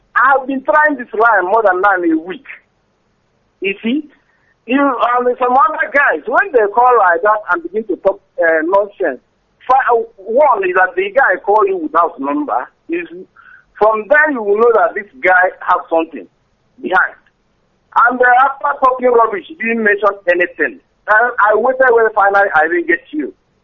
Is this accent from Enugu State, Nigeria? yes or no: yes; Enugu State, Nigeria; I grew up in the village. I'm from Enugu State. I'm up to 20 before I'm going to get my way to Port Harcourt.